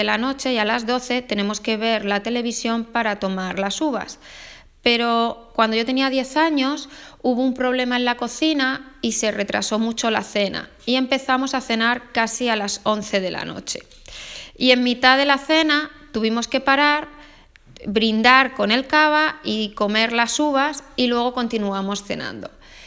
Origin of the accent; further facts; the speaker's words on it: Madrid, Community of Madrid, Spain; y soy de Madrid.